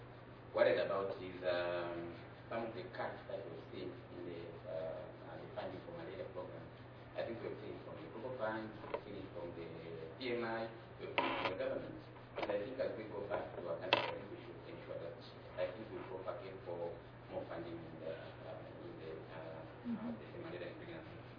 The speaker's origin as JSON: {"language": "English", "country": "Zambia", "said": "I'm from Zambia."}